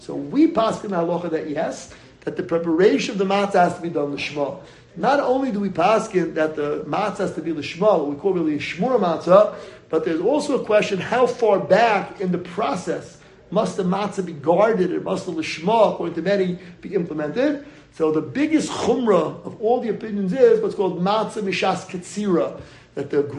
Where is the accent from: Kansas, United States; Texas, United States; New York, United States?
New York, United States; Riverdale; so I grew up in Riverdale. Riverdale at the time was a small Jewish community, you know, back in the late 60s, early 70s.